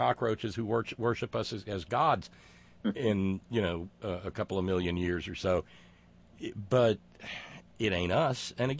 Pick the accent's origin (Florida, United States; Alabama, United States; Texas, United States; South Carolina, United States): Alabama, United States; I've seen it growing up in Alabama.